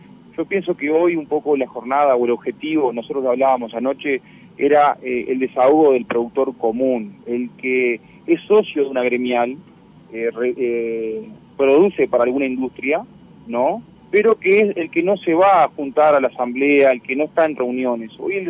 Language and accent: Spanish; Chamizo, Florida, Uruguay; yo soy del pueblo de Chamizo, unos kilómetros acá